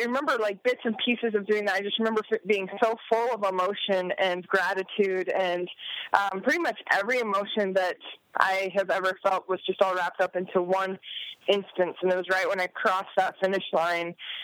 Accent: Utah, United States; You know, I'm from Utah.

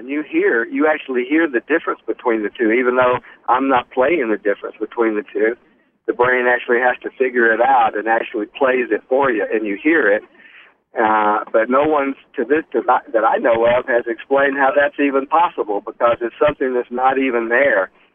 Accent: Atlanta, Georgia, United States; You know, when I grew up over there in Atlanta, we were real strict Southern Baptists, almost really primitive, what they call primitive Southern Baptists.

